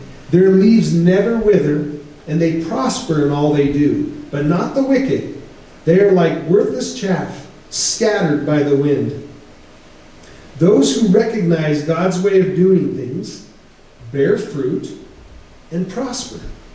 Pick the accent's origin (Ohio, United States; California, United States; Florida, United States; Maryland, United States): California, United States; But growing up in the Bay Area, you don't appreciate the seasons the same way as if you lived up here or in Wyoming.